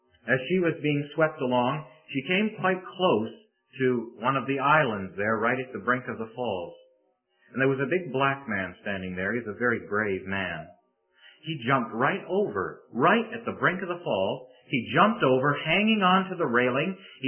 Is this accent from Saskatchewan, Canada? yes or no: no; St. Catharines, Ontario, Canada; I come from St. Catharines, Ontario, and that's in Canada.